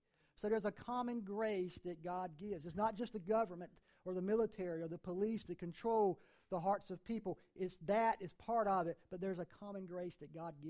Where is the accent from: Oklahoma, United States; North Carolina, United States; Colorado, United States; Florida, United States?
North Carolina, United States; We're from Eastern North Carolina. We know what that's all about, right?